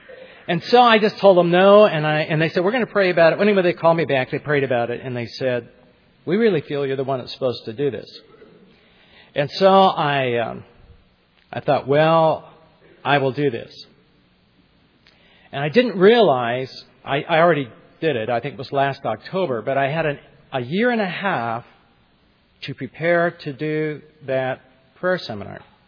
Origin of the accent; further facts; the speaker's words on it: Los Angeles, California, United States; I grew up in Los Angeles, and my wife and I were called to pastor out in nowhere.